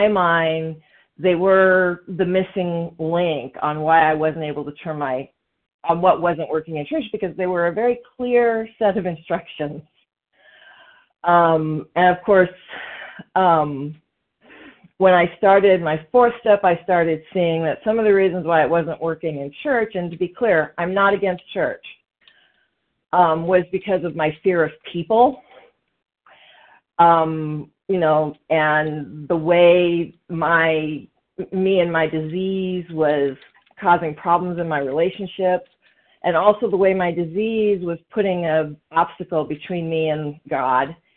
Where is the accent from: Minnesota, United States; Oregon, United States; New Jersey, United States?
Oregon, United States; Portland; from Portland, Oregon.